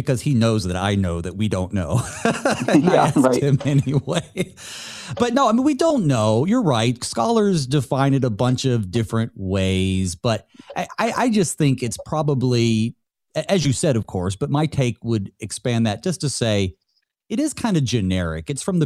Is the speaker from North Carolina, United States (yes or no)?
yes; North Carolina, United States; Now I'm from North Carolina, so you have to understand my context.